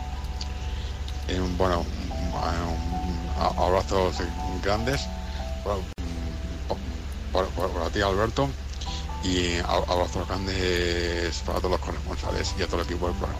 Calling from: Madrid, Community of Madrid, Spain; corresponsal de Madrid.

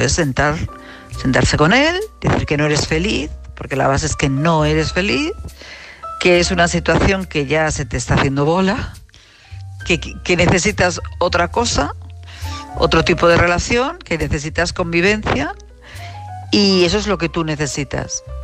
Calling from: Madrid, Community of Madrid, Spain; de Madrid

